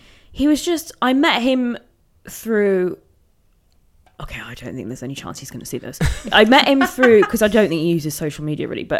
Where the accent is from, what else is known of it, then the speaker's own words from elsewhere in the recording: United Kingdom; As a British person, it's the most uncomfortable.